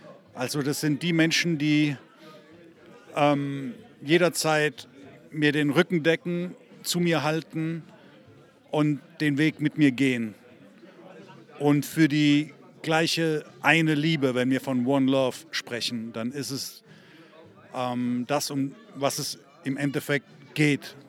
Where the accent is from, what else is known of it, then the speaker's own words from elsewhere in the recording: Heidelberg, Baden-Württemberg, Germany; und ich komme aus Heidelberg.